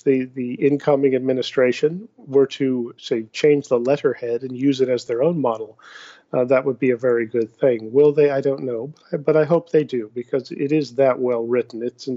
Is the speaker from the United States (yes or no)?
yes; United States; But at the same time, as an American, we have to want them to succeed.